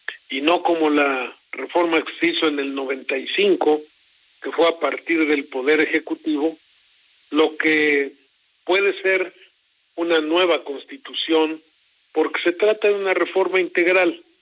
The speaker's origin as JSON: {"language": "Spanish", "town": "Texcoco", "region": "State of Mexico", "country": "Mexico", "tie": "born or raised there", "said": "en mi tierra, allá en Texcoco"}